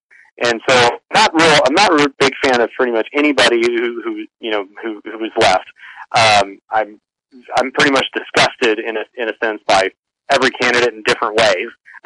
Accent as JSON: {"language": "English", "region": "Texas", "country": "United States", "said": "I mean, he's from my home state of Texas. I was living in Texas when he was elected"}